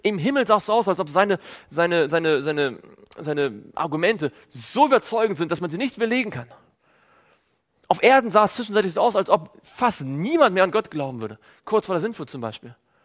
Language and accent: German; Baltic coast, Germany; Übrigens, ich bin an der Ostsee groß geworden